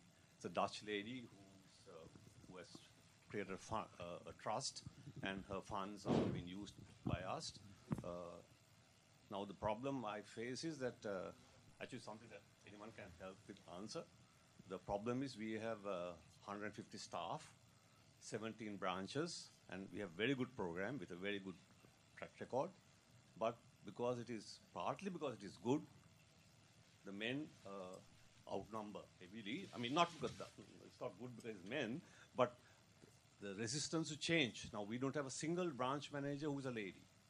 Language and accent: English; Sri Lanka; English is a second language; from Sri Lanka.